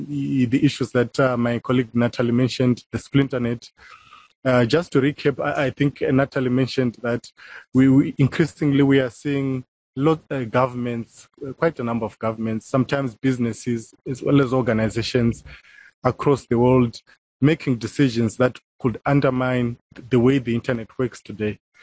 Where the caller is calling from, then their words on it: Harare, Zimbabwe; I'm Senior Policy Advisor for Africa. I'm connecting from Zimbabwe, Harare